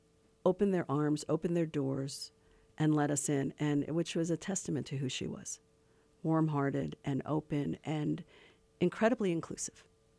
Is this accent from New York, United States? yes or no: yes; New York, United States; now in Los Angeles, United States; I grew up in New York and L.A. I moved out to L.A.